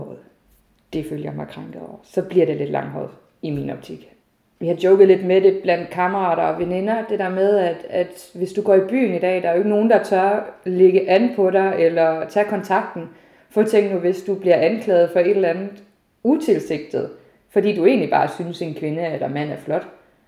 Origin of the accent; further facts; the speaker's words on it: Region of Southern Denmark, Denmark; now in Herning, Denmark; 32 år, og jeg bor i Herning, og jeg er tilflytter. Jeg er simpelthen importeret fra Sønderjylland, kalder jeg mig selv.